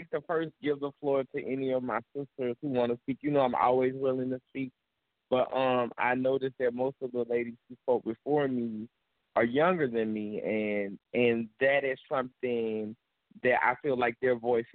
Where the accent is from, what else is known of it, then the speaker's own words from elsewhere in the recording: Louisiana, United States; I'm representing from that boot, the good Louisiana. You know, I was born in the Crescent, but I was raised in the woods and the whole boot is my hood.